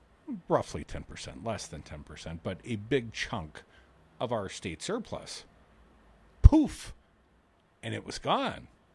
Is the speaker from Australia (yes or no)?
no; Duluth, Minnesota, United States; I'm from Duluth.